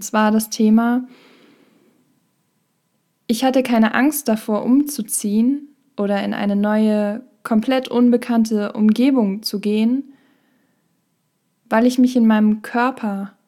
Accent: Schleswig-Holstein, Germany; Ich komme gebürtig aus Schleswig-Holstein und wohne im Moment im Ruhrpott

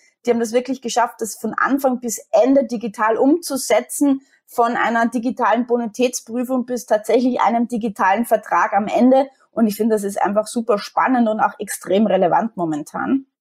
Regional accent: Austria; Jetzt bin ich Österreicherin, wie man unschwer erkennen kann. Und wie viele Österreicher bin ich absolut Wintersportfanatisch.

